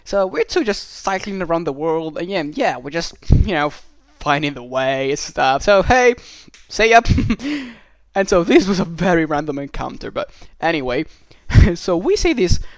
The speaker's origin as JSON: {"language": "English", "region": "Sicily", "country": "Italy", "second_language": "English", "said": "from Sicily"}